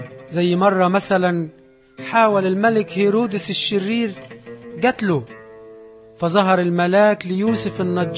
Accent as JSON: {"language": "Arabic", "country": "Egypt", "said": "شايفين كيف بلدنا مصر أنقذت"}